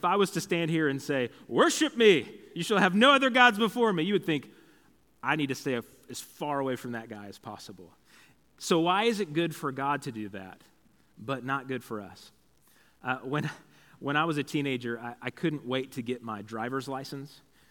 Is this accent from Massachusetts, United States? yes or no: no; Concordia, Missouri, United States; I'm from Concordia, so we were coming up to Independence to the city to do some Christmas shopping.